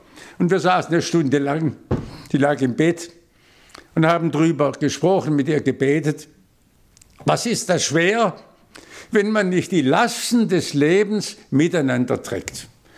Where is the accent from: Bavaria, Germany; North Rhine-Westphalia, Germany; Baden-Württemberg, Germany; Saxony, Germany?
Baden-Württemberg, Germany; Ich bin Schwabe und da fühle ich mich wohl.